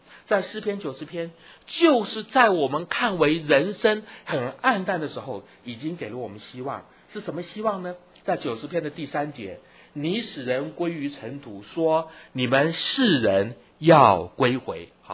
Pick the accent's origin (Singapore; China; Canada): China; 他好像这个所谓我们中国人说气若游丝